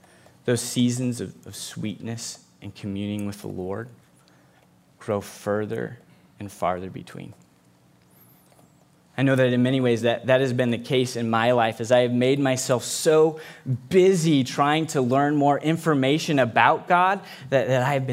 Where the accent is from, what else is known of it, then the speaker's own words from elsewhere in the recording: Nebraska, United States; That I grew up on a farm in the great state of Nebraska. And while the population of my hometown was 293 people